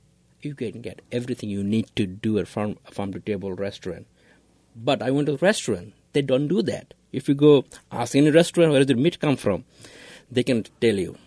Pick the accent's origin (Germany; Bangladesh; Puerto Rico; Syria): Bangladesh; I'm from Bangladesh.